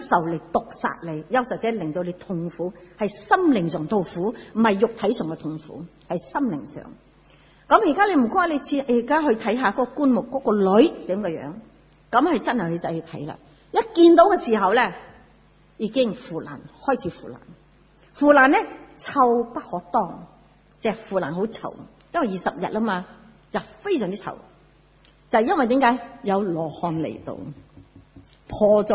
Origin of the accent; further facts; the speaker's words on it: China; 所以你睇下我哋中国人讲得啱啊